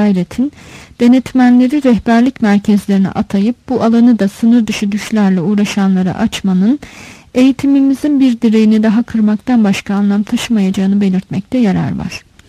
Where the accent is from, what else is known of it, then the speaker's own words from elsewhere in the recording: Keşan, Edirne, Turkey; born there; Bir sırtmacın oğlu olarak 1943'te Keşan'ın Koz köyünde doğdum.